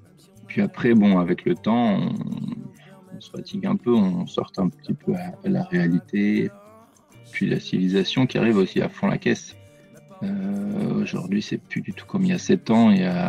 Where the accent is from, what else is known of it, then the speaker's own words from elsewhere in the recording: France; moved away as an adult; now in Argentina; Je suis un Français expatrié en Patagonie et ça fait tout juste 7 ans que j'habite en Argentine.